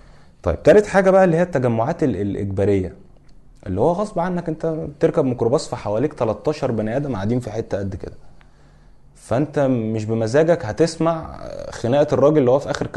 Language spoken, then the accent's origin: Arabic; Egypt; لان احنا مصريين، ومش مصريين بالفطره، احنا بنحب مصر وعادات مصر وتقاليد مصر.